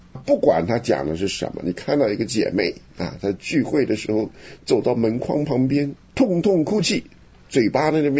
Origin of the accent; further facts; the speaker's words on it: Henan, China; 属灵咱们河南话怎么讲？